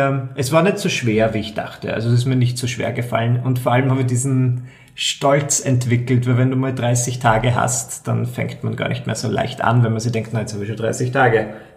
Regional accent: Burgenland, Austria; ich bin Burgenländer und ich komme so aus einer Gegend, da ist Alkohol trinken einfach so wie, keine Ahnung, wie Salz beim Essen.

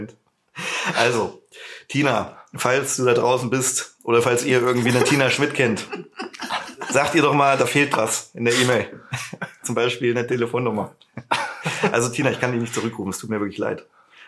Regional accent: Jena, Thuringia, Germany; Hi. Ah, hi. Ja, wo kommen Sie denn her? Ich sag so, nein, ich komme aus Jena.

